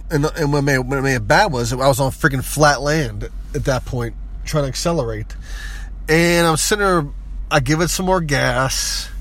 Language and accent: English; Houston, Texas, United States; But otherwise, I'm here from Houston. I'm, you know, coming from Houston.